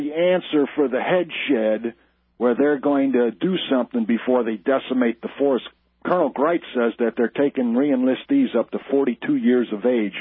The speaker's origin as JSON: {"language": "English", "region": "Indiana", "country": "United States", "lives_now": "Texas, United States", "said": "And because I'm from Indiana, and in this state, it's kind of like a library card."}